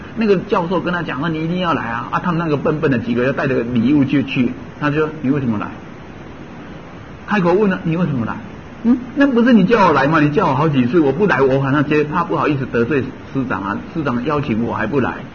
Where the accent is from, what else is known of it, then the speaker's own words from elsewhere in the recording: China; 像我们中国人就比较好简